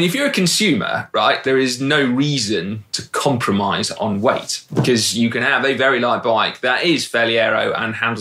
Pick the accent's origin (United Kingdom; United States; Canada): United Kingdom; but being British, I like taking the piss out of anyone and anything, which includes Lance Armstrong.